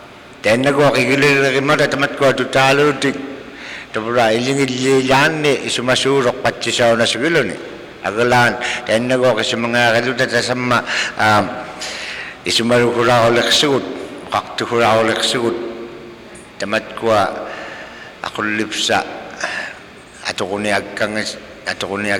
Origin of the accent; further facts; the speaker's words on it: Point Hope, Alaska, United States; from Point Hope.